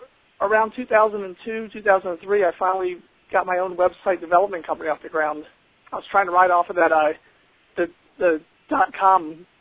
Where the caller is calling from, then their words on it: Tampa, Florida, United States; Today I'm in Tampa, Florida.